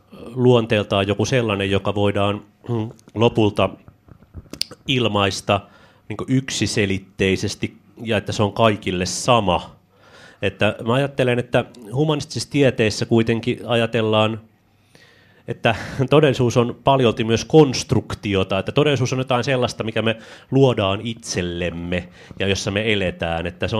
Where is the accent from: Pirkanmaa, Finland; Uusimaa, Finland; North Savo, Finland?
Uusimaa, Finland; Helsinki; koen olevani … että tulen Haagasta ja Helsingistä ja minulla on identiteetti